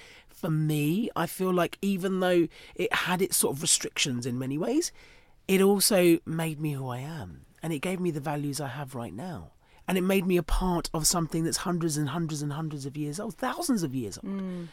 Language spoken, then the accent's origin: English; Chatham, South East England, United Kingdom; born there; So I was born in Chatham.